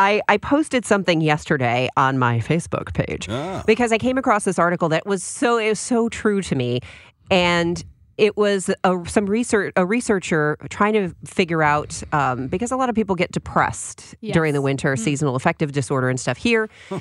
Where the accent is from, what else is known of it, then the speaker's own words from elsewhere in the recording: Chicago, Illinois, United States; now in Wisconsin, United States; because I grew up in Chicago, where everybody spent the entire winter complaining about the winter. And then I moved to Wisconsin